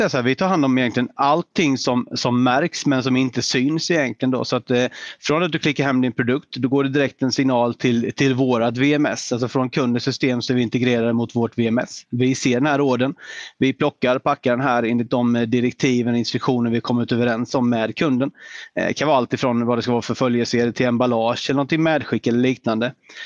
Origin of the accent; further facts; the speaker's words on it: Habo, Jönköping County, Sweden; vi är ju egentligen tre grabbar från en liten ort i Sverige som heter Habo.